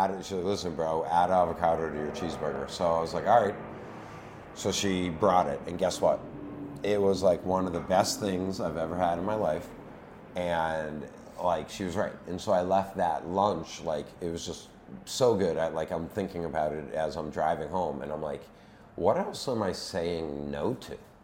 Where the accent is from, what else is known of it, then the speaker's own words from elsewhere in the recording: Boston, Massachusetts, United States; I'm an uncle up there and I grew up in Boston and I know Boston. Boston was very comfortable.